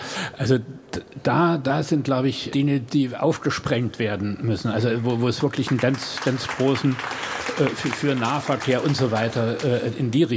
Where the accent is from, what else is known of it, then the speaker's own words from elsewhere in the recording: Dresden, Saxony, Germany; Ich komme ja aus Sachsen, aus Dresden